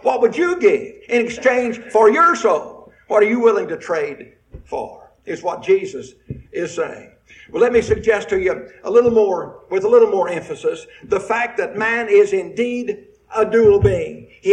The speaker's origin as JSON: {"language": "English", "region": "Indiana", "country": "United States", "tie": "born or raised there", "said": "I was born and raised over in Western Indiana. And the house that I was born and raised in is still there."}